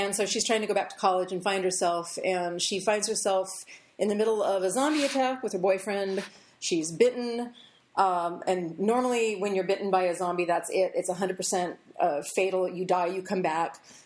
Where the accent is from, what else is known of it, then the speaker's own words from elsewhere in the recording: San Diego, California, United States; I've also got action set in San Diego, which is my hometown.